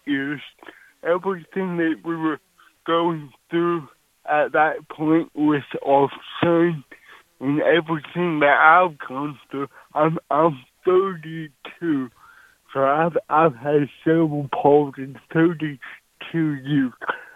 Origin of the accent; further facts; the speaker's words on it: Greenwood, Arkansas, United States; I'm from Greenwood, Arkansas.